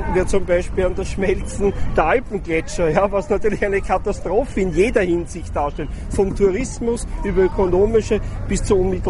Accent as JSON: {"language": "German", "region": "Vienna", "country": "Austria", "said": "Ich bin Sozialwissenschaftler und Gewerkschafter. Ich komme aus Österreich-Wien"}